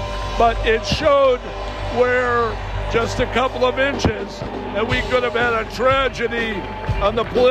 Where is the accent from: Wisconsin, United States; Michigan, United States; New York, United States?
Wisconsin, United States; Yeah, my first Republican convention is in my home state with being state chairman.